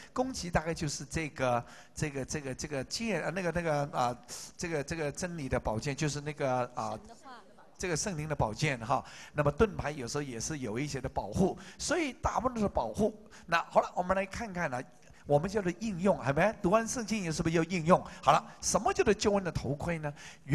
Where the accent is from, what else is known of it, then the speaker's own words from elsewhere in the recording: China; 那通常我们中国人、华人都比较右用右手嘛哈